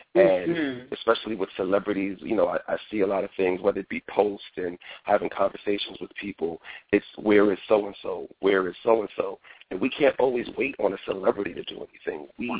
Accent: New York City, New York, United States; I am from the New York area, New York City.

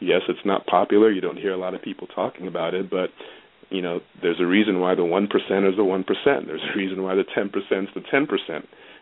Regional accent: Nigeria; At the age of 8, we had a tradition back home. I'm from Nigeria, and one of our traditions is around the Christmas time, we would go back to the village, the rural areas where my grandparents lived

